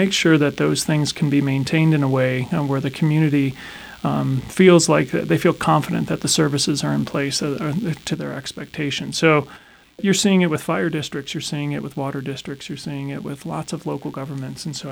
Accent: Denver, Colorado, United States; For me as a kid growing up in Denver, the world ended in Aurora, and then I didn't even know that there was a place called Parker, Colorado

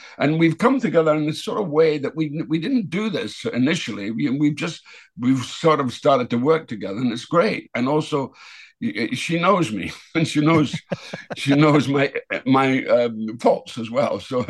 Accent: Dundee, Scotland, United Kingdom; because they want me to go straight to Dundee, which is ironically is my hometown

